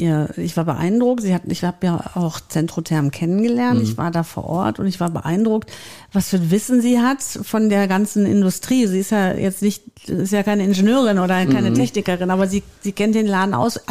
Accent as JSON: {"language": "German", "town": "Gelsenkirchen", "region": "North Rhine-Westphalia", "country": "Germany", "tie": "born there", "said": "Mein Geburtsort ist Gelsenkirchen."}